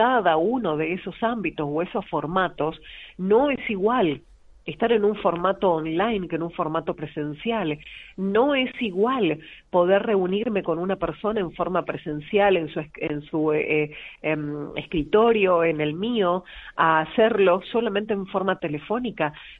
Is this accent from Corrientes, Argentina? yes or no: no; Córdoba, Argentina; born there; Yo nací en Argentina, en la provincia de Córdoba.